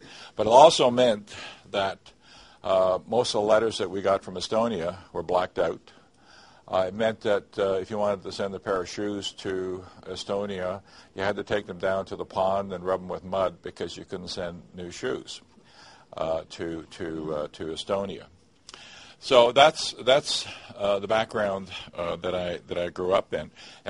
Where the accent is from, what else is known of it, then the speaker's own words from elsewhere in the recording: Canada; also born or lived in Germany; I was born in Germany right after the war, and we immigrated to Canada in 1948. And I grew up